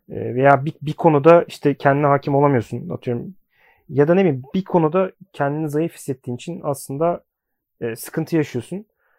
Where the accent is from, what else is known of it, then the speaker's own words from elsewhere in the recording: Istanbul, Turkey; ben doğma büyüme İstanbulluyum. Hayatımın çok büyük bölümü İstanbul'un hemen hemen her yerinde geçti diyebilirim.